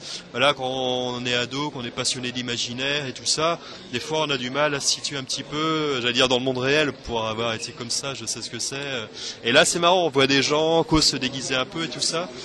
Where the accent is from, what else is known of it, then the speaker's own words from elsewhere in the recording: Nantes, Pays de la Loire, France; Bah moi je suis nantais